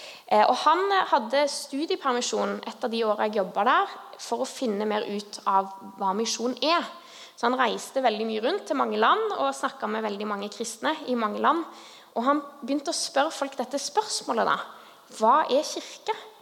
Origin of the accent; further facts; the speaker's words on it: Sandnes, Rogaland, Norway; also born or lived in Nevlunghavn; Jeg kommer jo fra Sandnes. Jeg pleier å si jeg kommer fra to steder. Sandnes, hvor dialekten er fra, og Nevlunghavn. Der er hele min slekt.